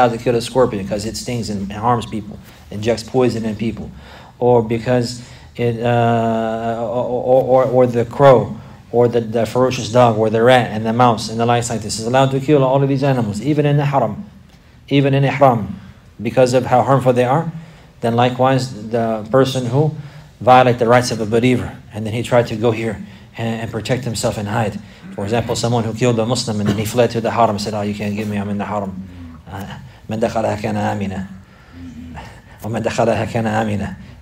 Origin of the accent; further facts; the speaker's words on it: United States; and because I'm from America, so you know, many times when we first accept Islam, we're very ignorant.